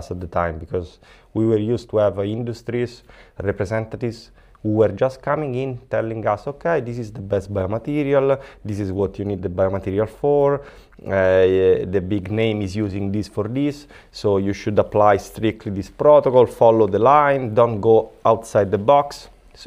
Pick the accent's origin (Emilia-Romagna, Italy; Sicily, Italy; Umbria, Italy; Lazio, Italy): Lazio, Italy; Rome; English is a second language; I'm from Italy. I'm from Rome. I am 35 years old.